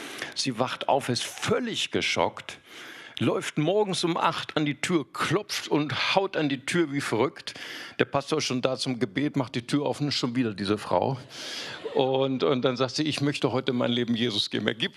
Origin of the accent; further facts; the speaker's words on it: Bonn, North Rhine-Westphalia, Germany; Ja, ich komme, wie gesagt, aus Bonn.